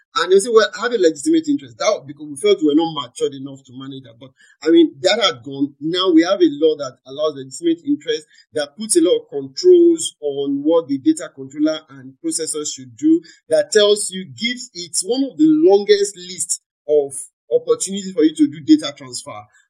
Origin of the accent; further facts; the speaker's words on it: Nigeria; So I would say that as a Nigerian, I'm proud of what eventually came out.